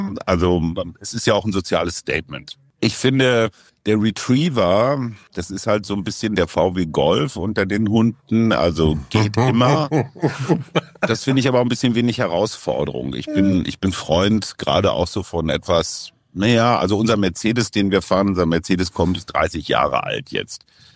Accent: North Rhine-Westphalia, Germany; Münsterländer aus meiner Heimat im Münsterland.

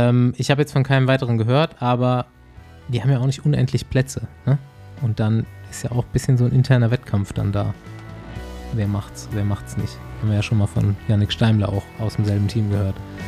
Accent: Bavaria, Germany; endlich mal wieder über die bayerische Grenze gefahren. Man darf es gar nicht so laut sagen, auch meine Heimat.

